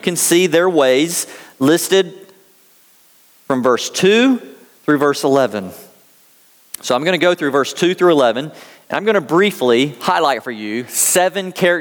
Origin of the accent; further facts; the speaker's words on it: United States; Now, when I'm hearing this as an American, I have no category for that kind of first statement from a neighbor.